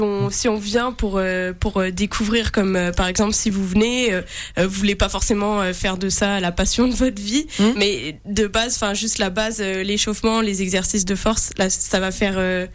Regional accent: Canada; Mais par contre, moi je suis canadienne aussi.

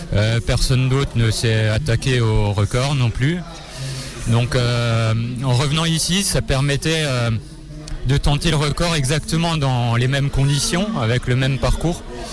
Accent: Grand Est, France; C'est pas loin de chez moi, puisque je suis alsacien.

